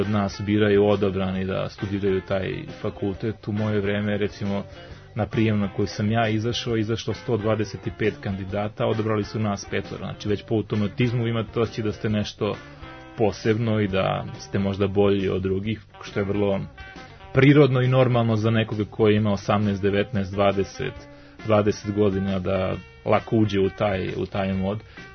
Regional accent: Čačak, Moravica District, Serbia; ja dolazim iz Čačka

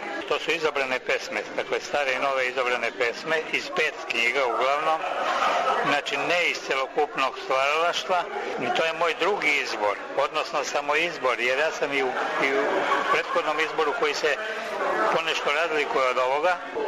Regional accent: Svrljig, Southern and Eastern Serbia, Serbia; Ja se ne stidim svoga zavičaja, moj zavičaj u stvari je nešto što je svet.

